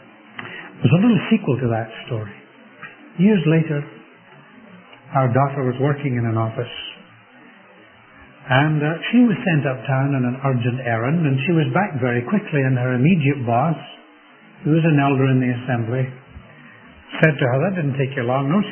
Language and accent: English; Scotland, United Kingdom; This made me feel good as a Scotsman.